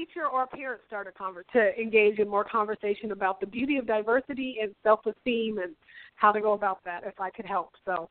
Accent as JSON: {"language": "English", "region": "Pacific Northwest", "country": "United States", "said": "You know, that tells you, though, I'm from the Pacific Northwest, right?"}